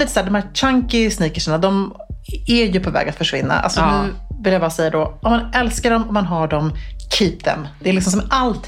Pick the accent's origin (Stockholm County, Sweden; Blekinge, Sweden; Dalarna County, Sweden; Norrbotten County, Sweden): Norrbotten County, Sweden; Luleå; born there; Eller jag föddes ju faktiskt i Luleå.